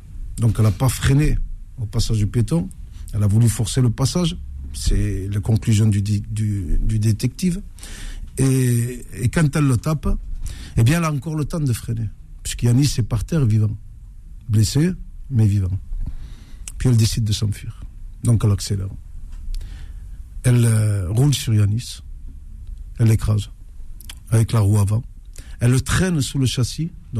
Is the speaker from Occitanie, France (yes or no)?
yes; Perpignan, Occitanie, France; Donc, je viens de Perpignan.